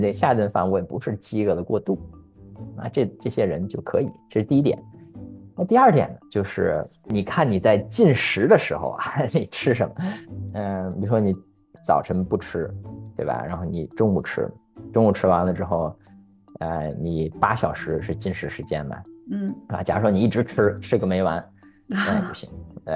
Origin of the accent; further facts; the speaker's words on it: Tianjin, China; 我是天津人